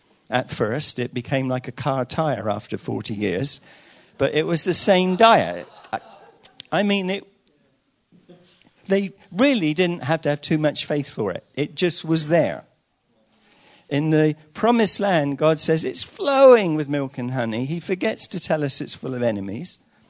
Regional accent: United Kingdom; Because while I'm just from Britain, I mean, it's a little island.

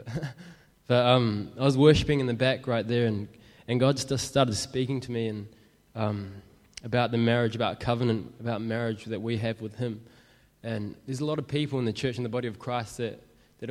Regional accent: New Zealand; I'm from New Zealand. I grew up, like, my whole life going to church. My mum's a Christian. My dad's, he's a Buddhist, or he was a Buddhist.

